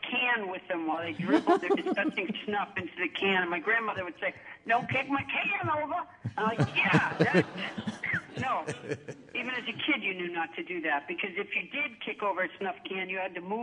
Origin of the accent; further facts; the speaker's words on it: Huntsville, Alabama, United States; born there; I was born in Huntsville. No, I didn't grow up there.